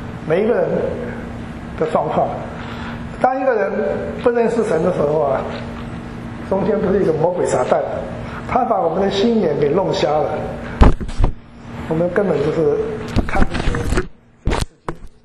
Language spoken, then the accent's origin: Chinese; China; 我们中国人最喜欢做的一件事情是什么？比啊，比来比去啊